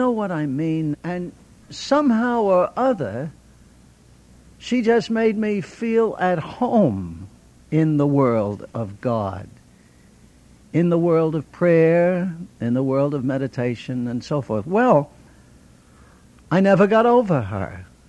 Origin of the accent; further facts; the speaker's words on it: Ireland; I'm Irish, and the Irish are always using exaggeration.